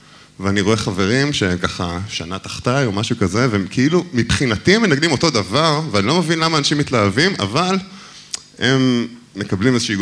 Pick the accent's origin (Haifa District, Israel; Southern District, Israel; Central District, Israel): Southern District, Israel; Beersheba; אז אני גדלתי בבאר שבע, ובאמת התחלתי לנגן בגיל כלום, בחמש וחצי